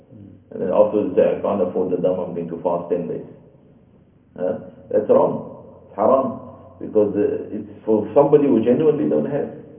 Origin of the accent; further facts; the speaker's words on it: South Africa; So in our case, when we come from South Africa and you want to go straight into Mecca, the miqat will be Ya Lam Lam